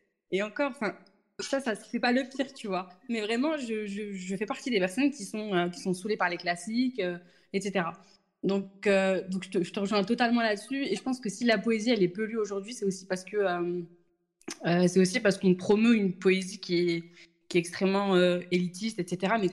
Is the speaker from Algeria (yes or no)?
yes; Kabylie, Algeria; Moi, je sais que chez moi, en Algérie, notamment en Kabylie, d'où je viens